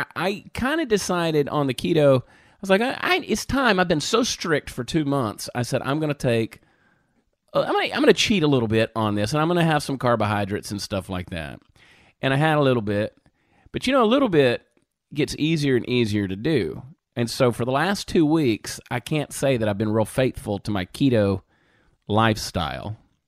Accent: the South, United States; Because, see, I grew up in the South where they have Crystals, and I love Crystals.

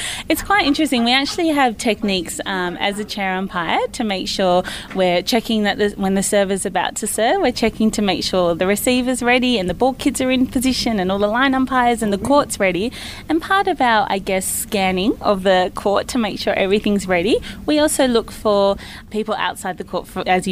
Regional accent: Canberra, Australian Capital Territory, Australia; I'm from Canberra, for example.

